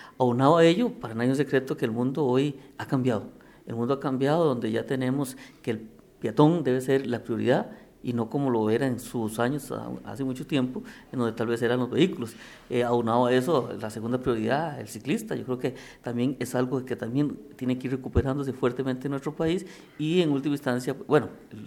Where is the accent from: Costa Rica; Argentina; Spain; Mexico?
Costa Rica; somos costarricenses, democráticos, que tenemos un país verde